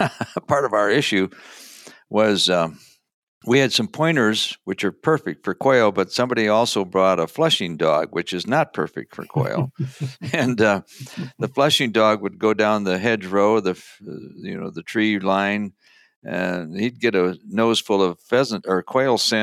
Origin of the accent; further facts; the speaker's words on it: Iowa, United States; As you know, I grew up in Iowa, went to Iowa State. Then I left and went to work for the South Dakota Game and Fish Department.